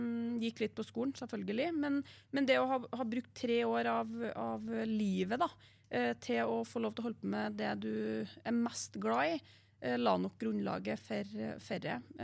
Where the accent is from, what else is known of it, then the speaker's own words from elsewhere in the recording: Høylandet, Trøndelag, Norway; now in Harran, Norway; Skytterprinsesse i min tid fra, ja, fra Høylandet. Men så flyttet jeg bare over fjellet, som vi bruker å si, og er bosatt i Harran, som er da en del av Grong kommune.